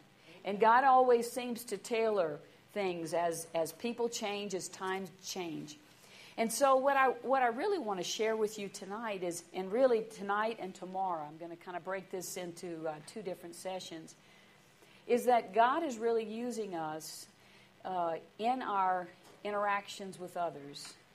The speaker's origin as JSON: {"language": "English", "region": "Louisiana", "country": "United States", "tie": "born or raised there", "said": "I grew up in South Louisiana. I grew up in the Presbyterian Church."}